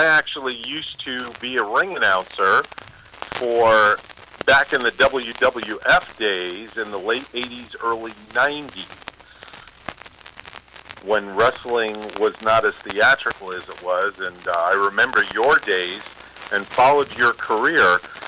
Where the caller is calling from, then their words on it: Port St. Lucie, Florida, United States; I'm here in beautiful Port St. Lucie, Florida.